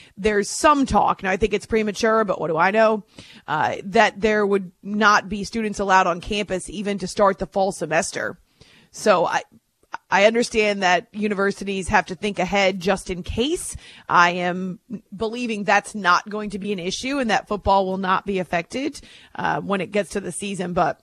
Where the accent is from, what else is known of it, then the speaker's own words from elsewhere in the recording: Concord, New Hampshire, United States; Yes, I grew up in Concord.